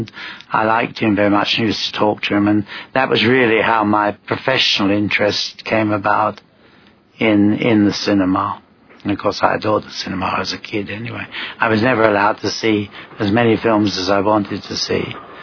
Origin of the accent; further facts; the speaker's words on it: London, United Kingdom; I grew up in London, in the East End of London, and I went to what is called an English grammar school at Brentwood.